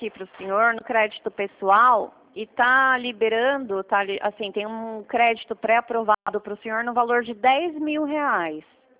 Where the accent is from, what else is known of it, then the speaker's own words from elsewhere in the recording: São Paulo, Brazil; Eu sou aqui de São Paulo, o DDD é 11.